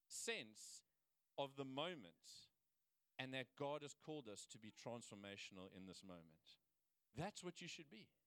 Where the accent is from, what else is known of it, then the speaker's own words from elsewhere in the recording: Cape Town, Western Cape, South Africa; like we come from Cape Town where unless you water it, it doesn't grow, you know